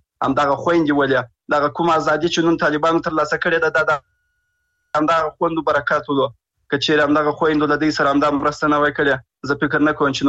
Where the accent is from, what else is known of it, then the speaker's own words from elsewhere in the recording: Afghanistan; د یو افغان په حیث د یو ځوان په حیث